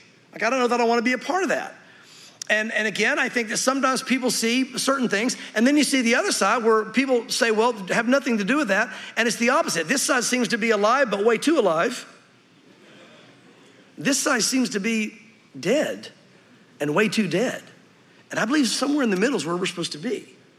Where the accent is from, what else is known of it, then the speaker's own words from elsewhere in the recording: the South, United States; I know growing up, when I grew up in the South